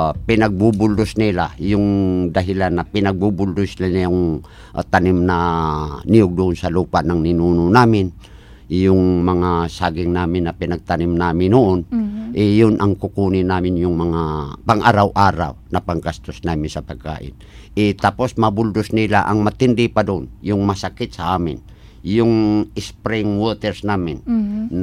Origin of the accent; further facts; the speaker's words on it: Iligan, Northern Mindanao, Philippines; dito sa amin sa Iligan City, particular sa Barangay Kiwalan